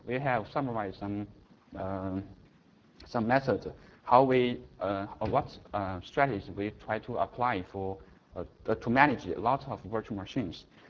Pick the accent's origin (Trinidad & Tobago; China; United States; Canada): China; English is a second language; I come from China, and English is not my native language.